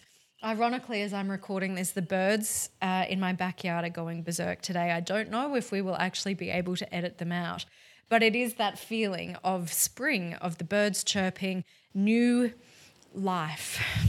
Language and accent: English; Australia; In case you hadn't guessed from my accent, I am in Australia.